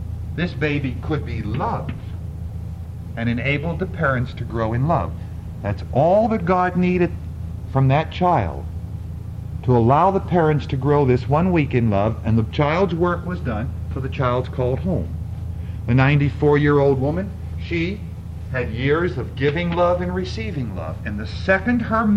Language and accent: English; Pennsylvania, United States; Now you can tell I'm from Pennsylvania. I don't have aunts. I have aunts.